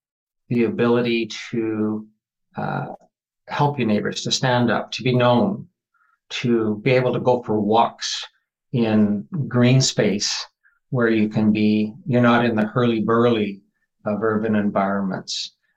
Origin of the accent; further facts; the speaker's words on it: Vancouver, British Columbia, Canada; born there; now in Salmon Arm, Canada; So I was born in Vancouver